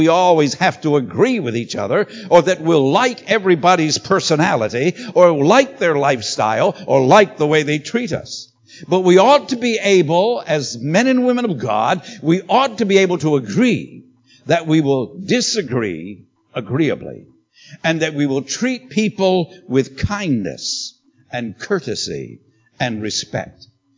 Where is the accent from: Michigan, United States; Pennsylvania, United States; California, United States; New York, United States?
New York, United States; Endicott; When the mafia decided to bring all of their world leaders together, they met in my hometown in Endicott, New York. They came and met in my hometown